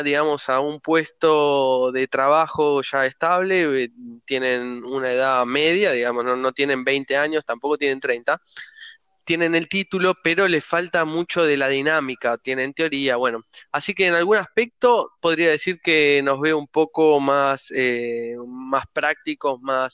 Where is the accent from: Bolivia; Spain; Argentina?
Argentina; particularmente yo no tengo ciudadanía europea, soy argentino